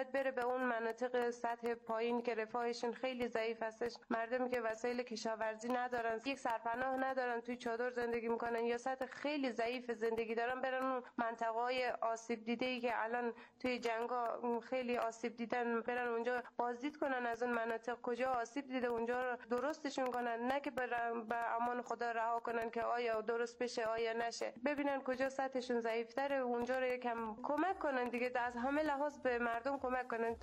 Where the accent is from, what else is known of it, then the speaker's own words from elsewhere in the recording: Afghanistan; now in Iran; من مهاجر افغانی هستم که فعلا در ایران مقیم هستم.